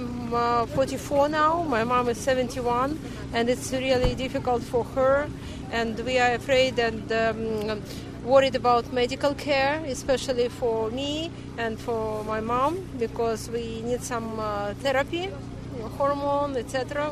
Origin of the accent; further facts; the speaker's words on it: Odesa, Odesa Oblast, Ukraine; English is a second language; moved away as an adult; We are coming from Odessa. Odessa, Ukraine.